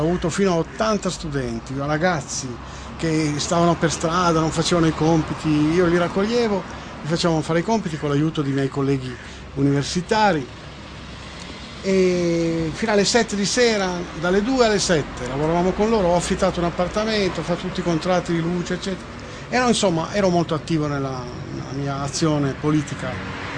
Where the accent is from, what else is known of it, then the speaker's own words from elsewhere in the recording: Lombardy, Italy; born there; sono nato nell'Oltrepò Pavese, la zona dei vini. Mio padre era un comunista convinto, mia madre cattolica, non praticante